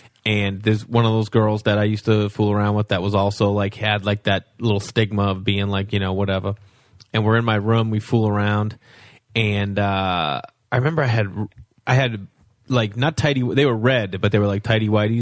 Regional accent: Stoneham, Massachusetts, United States; Stoneham, Mass. 15 minutes north of Boston up the up 93.

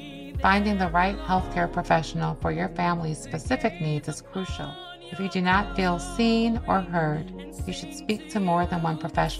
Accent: Cleveland, Ohio, United States; raising a son in Cleveland, my hometown.

